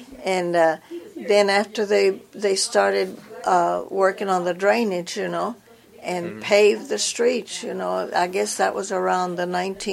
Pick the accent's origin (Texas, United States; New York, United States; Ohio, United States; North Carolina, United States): Texas, United States; Robstown; So, yes, it was very nice growing up in Robstown.